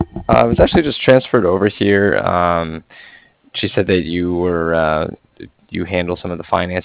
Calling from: Cardiff, Wales, United Kingdom; I was calling from Cardiff.

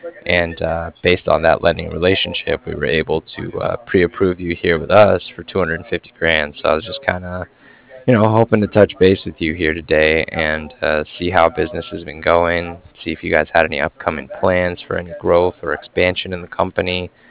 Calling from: Cardiff, Wales, United Kingdom; I was calling from Cardiff, and I was calling regarding some financing that was done with Wells Fargo

